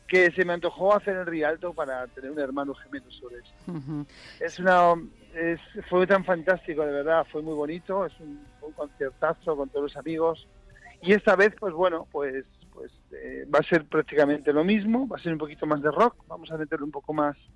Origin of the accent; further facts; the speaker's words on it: Madrid, Community of Madrid, Spain; now in Morata de Tajuña, Spain; Yo soy de Madrid capital, ¿vale? Con padres gaditanos, o sea, que yo me siento un poco de Cádiz también